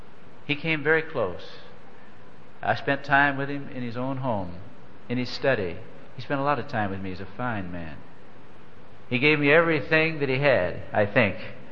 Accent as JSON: {"language": "English", "town": "Moberly", "region": "Missouri", "country": "United States", "tie": "born or raised there", "said": "And I went back home to my hometown of Moberly, Missouri"}